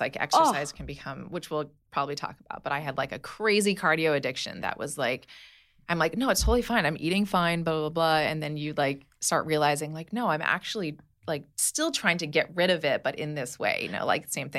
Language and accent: English; Hawaii, United States; and I grew up in Hawaii. So, you know, it was like swimming was part of my exercise, walking, you know, the beach and then dance.